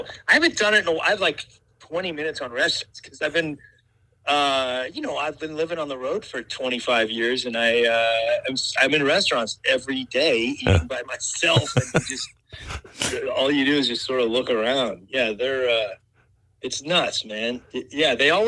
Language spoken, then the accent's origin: English; St. Louis, Missouri, United States; also born or lived in Texas; I'm from St. Louis. In Missouri. And, I live here now, but I've lived kind of like all over. I was in, I moved to Texas right out of college.